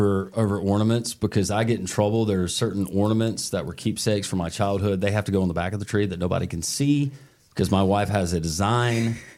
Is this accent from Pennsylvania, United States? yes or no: no; Birmingham, Alabama, United States; I grew up in Birmingham, and I will admit this on this show. I just visited Vulcan a couple of years ago.